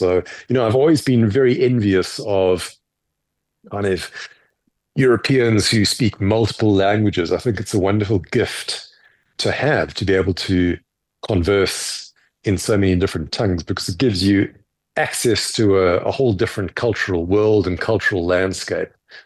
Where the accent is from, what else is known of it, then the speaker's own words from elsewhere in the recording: Botha's Hill, KwaZulu-Natal, South Africa; I grew up in Durban. I was born in Durban and grew up in a little village called Botha's Hill.